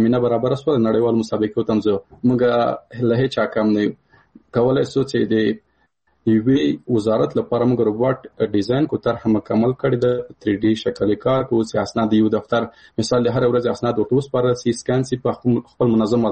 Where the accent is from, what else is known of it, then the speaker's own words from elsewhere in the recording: Paktia, Afghanistan; مثال زه د کابل د پکتیا يم